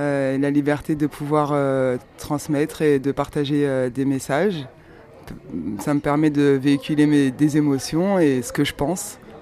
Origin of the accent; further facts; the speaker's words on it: Cape Verde; je suis africaine, donc je viens des îles du Cap-Vert. C'est une archipel qui se trouve au large de la côte africaine.